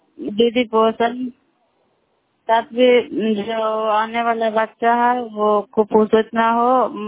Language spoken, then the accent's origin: Hindi; Bairenganj, Bihar, India; नालंदा जिला पराय ब्लॉक मकरौता पंचायत ग्राम बैरेगंज के निवासी हूँ